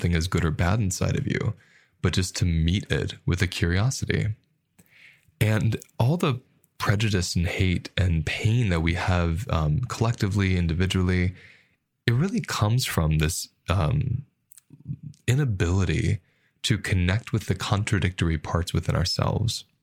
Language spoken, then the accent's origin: English; United States; And the culture I grew up with in America was the latter.